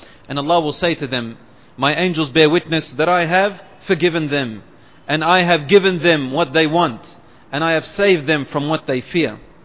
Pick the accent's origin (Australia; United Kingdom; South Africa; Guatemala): Australia; Brother, it's not the fact that we are from Australia.